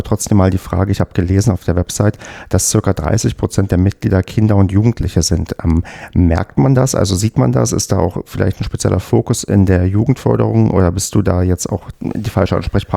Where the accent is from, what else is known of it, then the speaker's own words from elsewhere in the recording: Brandenburg, Germany; weil ich ja selbst in Brandenburg groß geworden bin und deswegen fragte ich. Ich komme aus dem Havelland